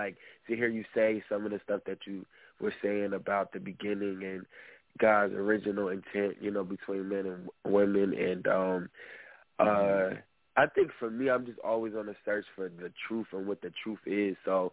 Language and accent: English; Trenton, New Jersey, United States; I'm actually from Trenton, New Jersey